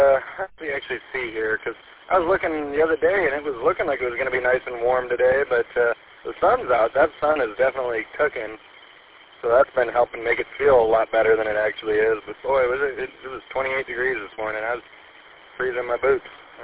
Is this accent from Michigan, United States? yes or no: yes; Lapeer, Michigan, United States; moved away as an adult; Originally, I was born and raised here in Lapeer, and then currently been living in Missouri for about a year or two now, but haven't been living in Lapeer probably about 10 years now.